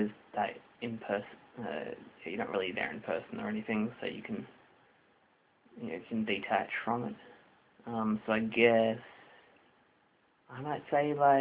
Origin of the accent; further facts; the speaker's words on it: Australia; Yeah, Oz is just simply being Australian, which makes it simple.